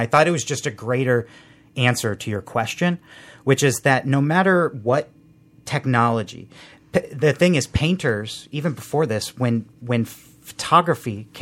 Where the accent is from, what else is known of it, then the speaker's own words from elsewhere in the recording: Indiana, United States; Well, I'm from Indiana. I'm a Hoosier boy.